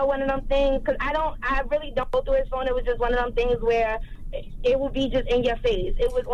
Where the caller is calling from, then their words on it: Savannah, Georgia, United States; I'm calling from Savannah, Georgia.